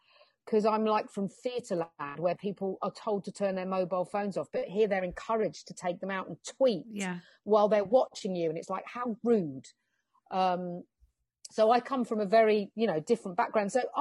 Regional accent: England, United Kingdom; And then slowly I through being English and just finding my roots of what I am and who I am

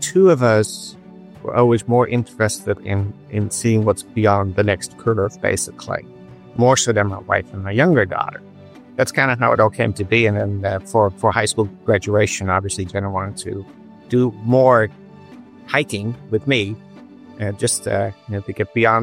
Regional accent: Netherlands; I'm originally from the Netherlands, right? And you don't have a lot of nature back there. You don't have big animals. It's different environment, incredibly urban.

